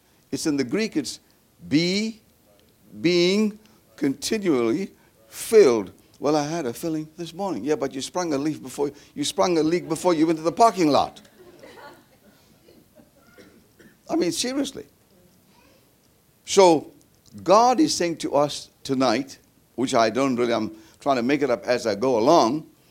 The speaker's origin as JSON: {"language": "English", "country": "South Africa", "said": "I said, look, I'm from South Africa."}